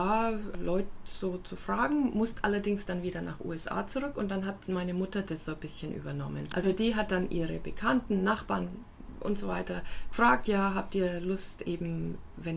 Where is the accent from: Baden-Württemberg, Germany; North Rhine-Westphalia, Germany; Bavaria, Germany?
Bavaria, Germany; Nuremberg; habe ich mir eben selber Gedanken gemacht über Nürnberg als meine Heimatstadt